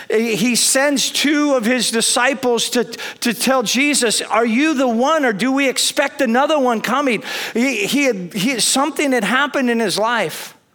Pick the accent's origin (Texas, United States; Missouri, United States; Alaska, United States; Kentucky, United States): Alaska, United States; Kodiak; When I went to Kodiak, Alaska, I went back to my hometown and I tried to do a crusade in my hometown and we had about 12 people show up.